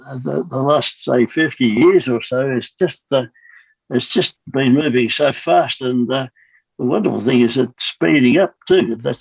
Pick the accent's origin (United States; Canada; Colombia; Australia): Australia; Kalgoorlie, Western Australia; I was growing up in Kalgoorlie, and I'm a fifth generation guy in the mining industry in our family